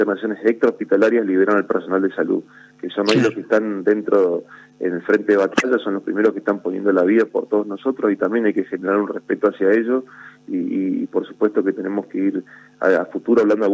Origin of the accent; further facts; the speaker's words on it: Argentina; nosotros somos Argentina